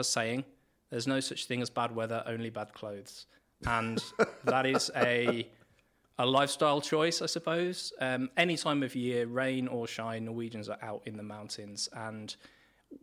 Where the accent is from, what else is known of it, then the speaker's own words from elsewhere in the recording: England, United Kingdom; now in Oslo, Norway; Oslo, I mean, I'm coming from England, and England has a lot in common with Norway.